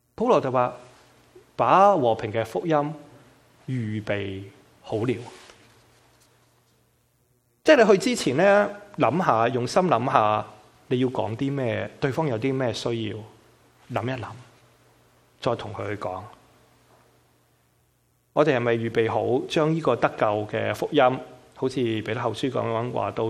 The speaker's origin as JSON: {"language": "Chinese", "region": "Guangdong", "country": "China", "accent": "Cantonese", "said": "我们广东话那句啰啰乱。"}